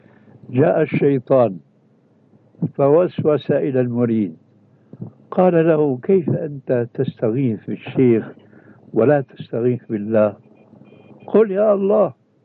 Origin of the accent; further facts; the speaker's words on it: Syria; والمدفون هناك عندنا في سوريا